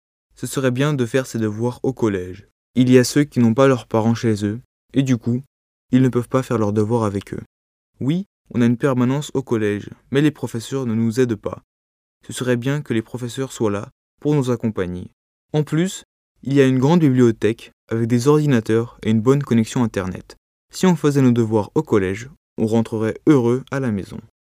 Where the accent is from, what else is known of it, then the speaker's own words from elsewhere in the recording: Marseille, Provence-Alpes-Côte d'Azur, France; also born or lived in Paris; now in Lyon, France; Non, je suis originaire de Marseille. Ensuite, ma famille a déménagé à Paris et finalement, nous nous sommes installés ici.